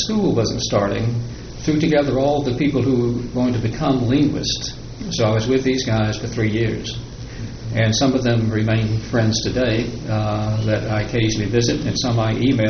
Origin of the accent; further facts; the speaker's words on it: Jacksonville, Florida, United States; most of us growing up in Jacksonville in the 50s probably had never met an African-American before our age.